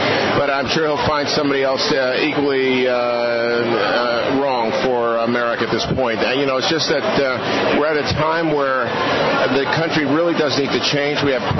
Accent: New York, United States; from New York.

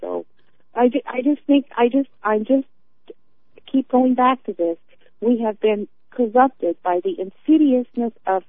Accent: Montana, United States; And I was raised in Montana

